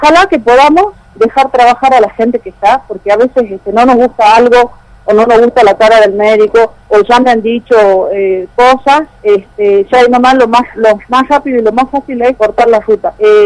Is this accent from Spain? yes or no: no; Argentina; como argentinos tenemos derechos, como enfermos tenemos derechos